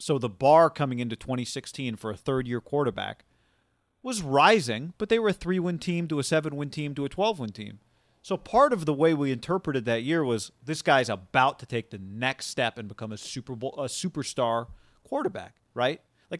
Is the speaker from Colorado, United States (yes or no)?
yes; Colorado, United States; Yeah, hey, I'm from Colorado. We got a road trip.